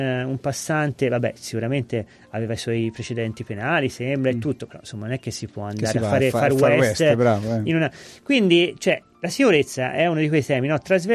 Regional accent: San Giovanni Valdarno, Tuscany, Italy; Io vengo da San Giovanni Valdarno, ha un problema di centro storico, ha un problema di sicurezza anche San Giovanni.

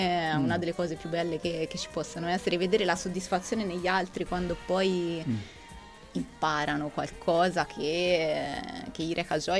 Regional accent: Arezzo, Tuscany, Italy; Io sono, sì, sono della zona di Cappuccini, quindi sono di Arezzo.

